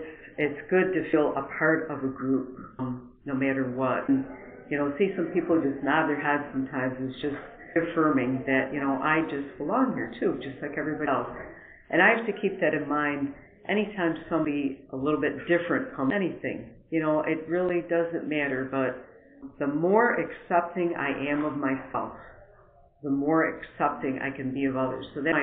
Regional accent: Orchard Park, New York, United States; from Orchard Park, New York. If you don't know where that is, it's sort of close to Buffalo, not too far from the Canadian border.

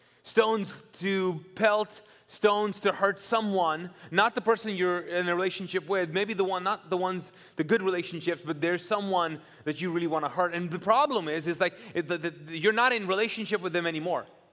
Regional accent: Kuwait; now in United States; back where I grew up in Kuwait in the Middle East, it starts with someone pelting rocks and stones at you.

